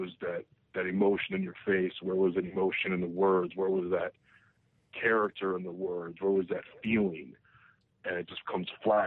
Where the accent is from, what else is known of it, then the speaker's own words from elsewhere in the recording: Chicago, Illinois, United States; the first live Impact from Chicago, my hometown